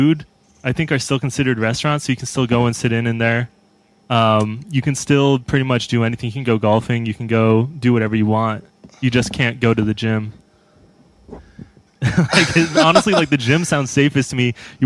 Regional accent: Tempe, Arizona, United States; now in Phoenix, United States; Yeah, we're from Tempe. We both live in Phoenix.

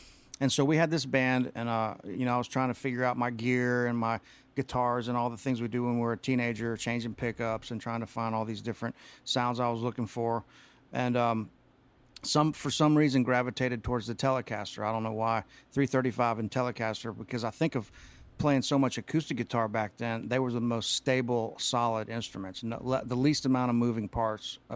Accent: Gulf Coast, United States; Well, so to go back to I'm from the Gulf Coast on the Florida-Alabama state line, mm-hmm. about 2.5-3 hours east of here

